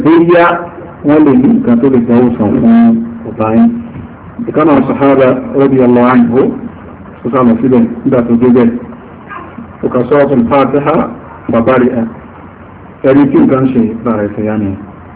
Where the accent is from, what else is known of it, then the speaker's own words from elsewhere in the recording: Sudan; أنا من السودان